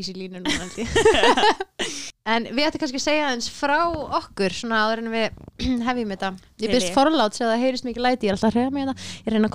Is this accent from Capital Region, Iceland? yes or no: no; Akureyri, Northeastern Region, Iceland; ég er frá Akureyri